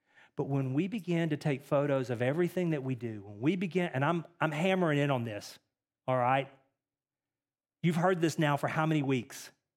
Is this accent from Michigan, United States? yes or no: no; Texas, United States; I am from Texas, so this gives me a little bit of a room here.